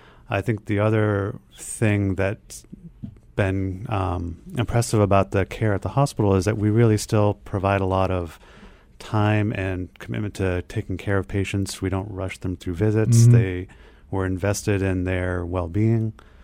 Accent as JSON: {"language": "English", "region": "New Hampshire", "country": "United States", "tie": "born or raised there", "said": "I grew up in New Hampshire, and I had no idea that this stuff was going on here until I came up here 7 years ago."}